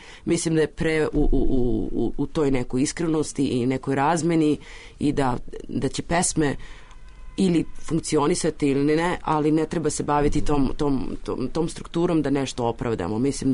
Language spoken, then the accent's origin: Serbian; Serbia; Ja jesam iz Srbije, ali ja ovde nisam odrasla kulturološki, prosto imam neka drugačija iskustva